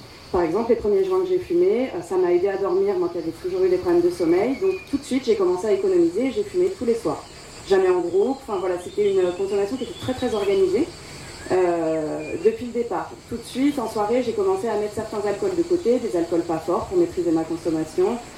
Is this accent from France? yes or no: yes; Paris, Île-de-France, France; Moi je viens de Paris, j'ai grandi, j'avais mes deux parents